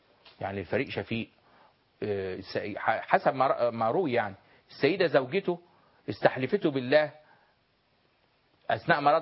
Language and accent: Arabic; Egypt; احنا عندنا في مصر المافيا، انه هو عايز يغير الاوضاع حتى يستفيد من تغيير الاوضاع، يغير القانون،